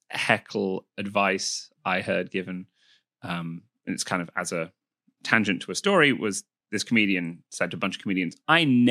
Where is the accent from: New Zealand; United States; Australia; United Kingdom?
United Kingdom; Manchester, North West England; I present as slightly posher than your average English person, which is then fun to subvert because I'm from Manchester.